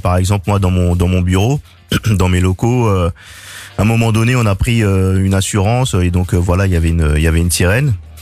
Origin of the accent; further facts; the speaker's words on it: Guadeloupe; Et voilà, moi aussi je suis de la Guadeloupe.